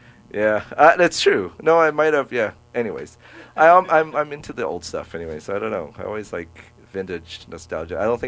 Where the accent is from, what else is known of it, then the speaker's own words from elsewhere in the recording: Manitoba, Canada; I'm from Manitoba.